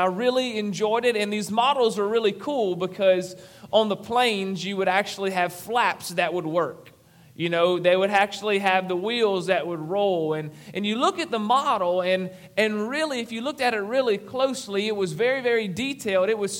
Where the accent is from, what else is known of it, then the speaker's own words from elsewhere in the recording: Overland, Louisiana, United States; I told the crowd earlier this morning at the 8 o'clock service that that I'm from Overland, Louisiana. Many of you know where that's at.